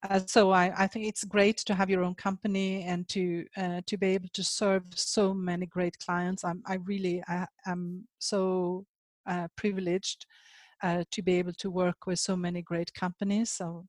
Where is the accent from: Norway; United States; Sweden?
Sweden; also born or lived in Switzerland; But then also, I like my home country, Sweden. I have lived in Switzerland for many years.